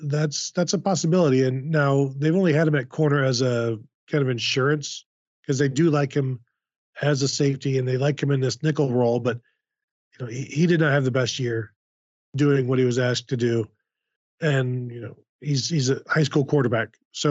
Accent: Ohio, United States; Henry County. It's a town. It's south of Toledo, like 40 minutes south of Toledo, in the country, in the cornfields.

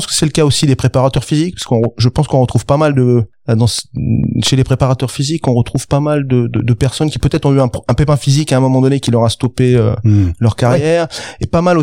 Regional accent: Auvergne-Rhône-Alpes, France; Voilà, je suis auvergnat d'origine.

